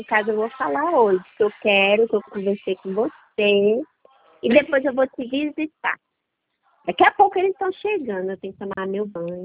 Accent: Northeast Region, Brazil; Eu sou nordestina, eu gosto de forró, mulher, tão lindo.

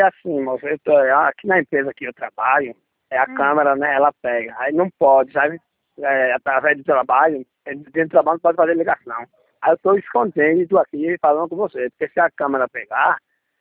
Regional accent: Araçoiaba, Brazil; Eu sou daqui de Araçoiaba.

